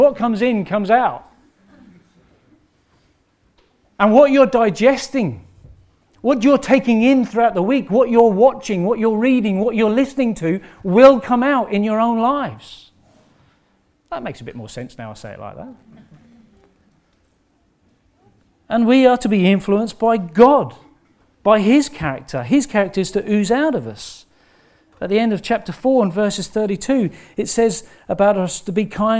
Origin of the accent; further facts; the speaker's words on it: England, United Kingdom; accent: English; he mimics some of my English accent